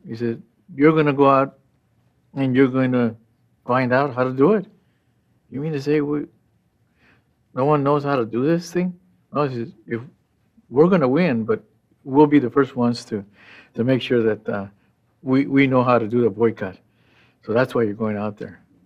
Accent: California, United States; Well, you know, I was born and raised in the San Joaquin Valley. And we worked, and I was a farm worker. My father was a farm worker and Mexican from Michoacan.

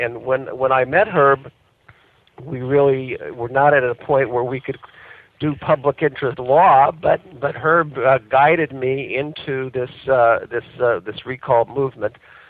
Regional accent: Arizona, United States; I was from Arizona, and I wanted to return to Arizona to become involved in public interest law and public service work.

